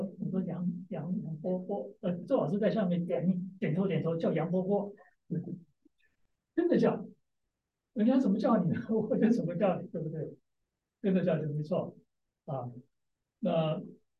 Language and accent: Chinese; China; 我是从国内来的，在国内待了8年，没有人可以反对啊，我是国内来的。